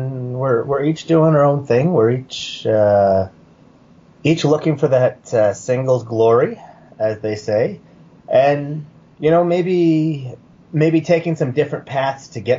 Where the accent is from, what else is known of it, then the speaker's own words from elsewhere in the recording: Halifax, Nova Scotia, Canada; Yeah, I'm from Halifax, Nova Scotia.